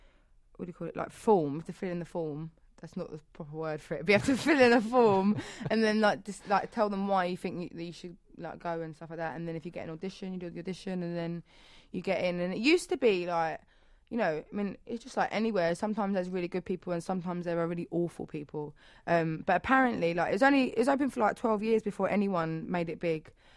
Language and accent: English; London, United Kingdom; Yeah, well, I grew up in North London till I was 10. Might be that, I don't know. Maybe it's just because we're not posh like some of the other girls that come from London.